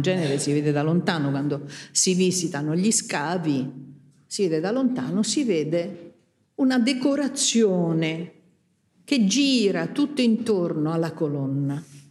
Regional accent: Rome, Lazio, Italy; perché io romana là su in cima non ci sono mai arrivata

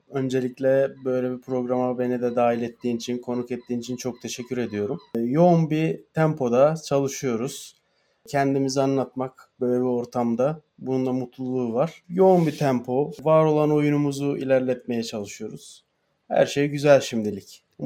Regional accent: Ardahan, Ardahan Province, Turkey; born there; Şimdi 33 yaşındayım. Ardahan'da doğdum.

